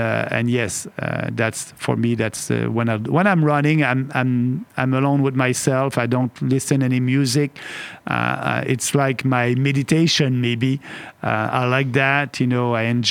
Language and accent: English; Quebec, Canada; English is a second language; I'm coming from Beauce, and Beauce, it's the most entrepreneurial region in Quebec.